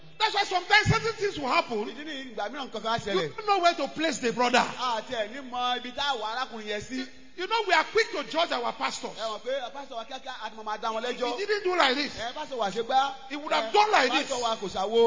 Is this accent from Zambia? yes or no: no; Nigeria; I say, yes, I'm Nigerian, but I'm a child of God.